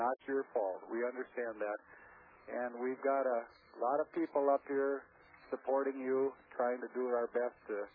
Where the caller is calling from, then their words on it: Wisconsin, United States; Yeah, I'm calling from Wisconsin.